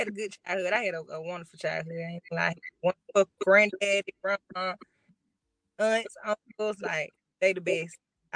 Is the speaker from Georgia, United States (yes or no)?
yes; Atlanta, Georgia, United States; also born or lived in Miami; I'm from Miami, but I was born there. Well, I was raised in Atlanta, Georgia.